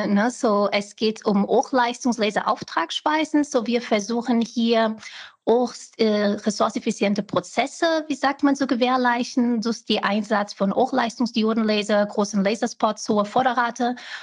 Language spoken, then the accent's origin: German; Portugal; German is a second language; moved away; bin 36 Jahre alt. So wie Sie, Ohren, spreche ich vielleicht ein bisschen anders. So, ich komme ursprünglich aus Portugal